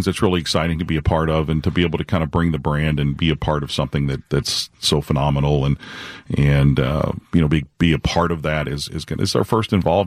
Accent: Louisville, Kentucky, United States; it's very strange to say that growing up in Louisville, to see these types of events be in the city, because we didn't have those things.

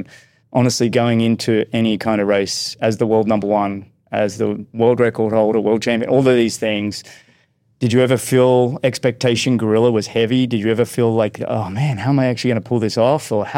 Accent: Australia; now in United States; I'm an Australian, right? So I hate saying that, but I'm also an American, so I'm allowed to say.

